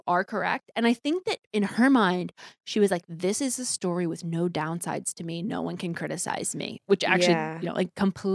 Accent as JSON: {"language": "English", "region": "Indiana", "country": "United States", "tie": "born or raised there", "said": "She lives in Indiana, my home state."}